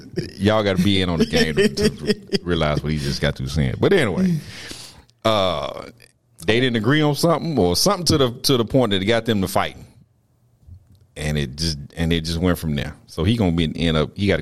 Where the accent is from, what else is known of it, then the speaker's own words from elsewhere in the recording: the South, United States; Her name, for me, is Bonet because I'm from the South.